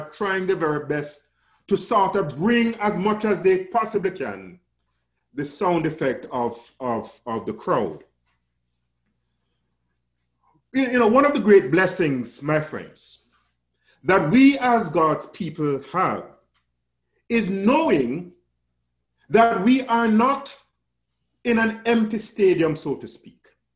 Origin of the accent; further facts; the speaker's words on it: Jamaica; especially back home in Jamaica, my home country